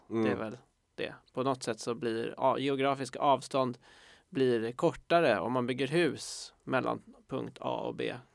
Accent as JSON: {"language": "Swedish", "town": "Stockholm", "region": "Stockholm County", "country": "Sweden", "said": "Och man kan väl känna som stockholmare i alla fall"}